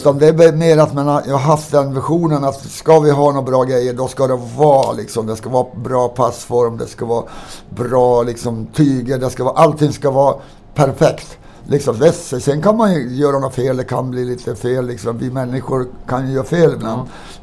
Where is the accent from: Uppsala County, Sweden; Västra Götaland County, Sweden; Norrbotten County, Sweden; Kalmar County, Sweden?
Norrbotten County, Sweden; Kiruna; born there; Utan min pappa var född där. Jag född i Kiruna.